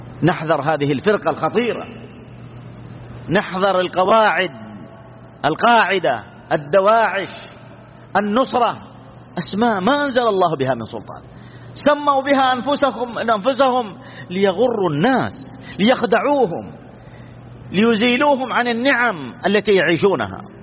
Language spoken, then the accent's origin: Arabic; Saudi Arabia; بلادنا المملكة العربية السعودية أسست على منهج السلف الصالح